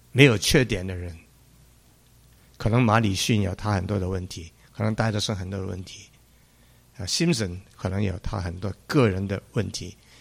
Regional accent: Hong Kong; 我在香港长大

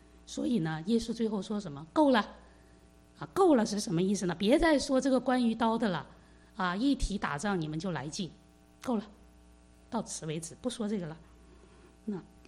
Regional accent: China; 好像我们就是中国人啊，我们看日本人啊

